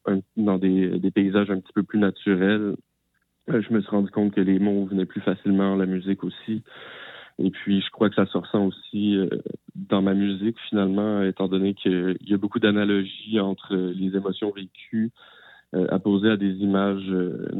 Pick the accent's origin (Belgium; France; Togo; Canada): Canada; Quebec; Donc, moi, je viens de la région du Bas-Saint-Laurent à la base.